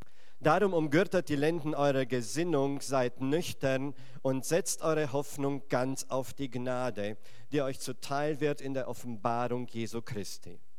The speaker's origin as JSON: {"language": "German", "region": "Transylvania", "country": "Romania", "moved": "yes", "lives_now": "Germany", "said": "Ursprünglich komme ich aus Rumänien, aus Siebenbürgen. Ich bin Siebenbürger Deutscher. Und wir sind nach der Wende nach Deutschland gekommen, haben uns dann im Schwarzwald angesiedelt"}